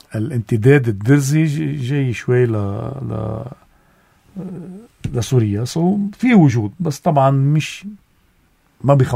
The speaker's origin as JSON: {"language": "Arabic", "town": "Dweir el-Rumman", "country": "Lebanon", "said": "بضيعتنا يلي هي ضيعة صغيرة دوير الرمان"}